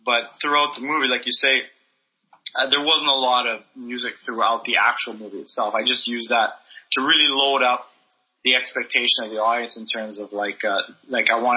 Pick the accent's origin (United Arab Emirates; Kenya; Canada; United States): Canada; Winnipeg, Manitoba; moved away; when I go back to Winnipeg, you know, all these years later, all the people I went to high school